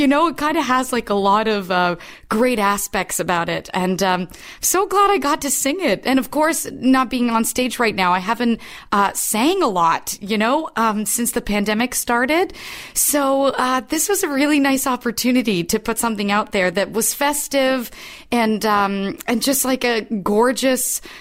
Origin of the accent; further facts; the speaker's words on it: Canada; And people were like, where are you from? I was like, I'm French Canadian.